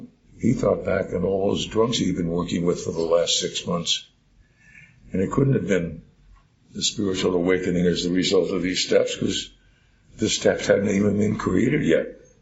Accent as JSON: {"language": "English", "region": "New Jersey", "country": "United States", "tie": "born or raised there", "said": "I grew up in New Jersey. We didn't have any crops."}